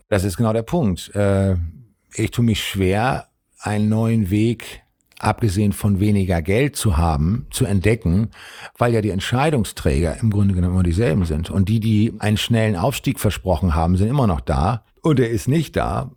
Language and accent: German; Hamburg, Germany; ich komme aus dem Arbeiterviertel in Hamburg